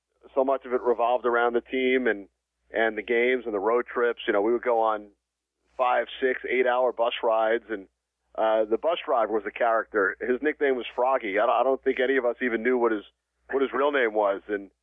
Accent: New York, United States; I grew up in the New York area and went to school in New York at NYU.

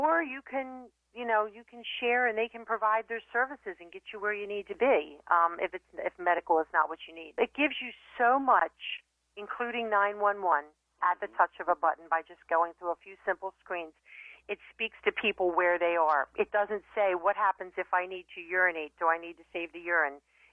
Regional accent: Dundalk, Maryland, United States; I grew up in Dundalk, Maryland, and we had Sparrows Point down there.

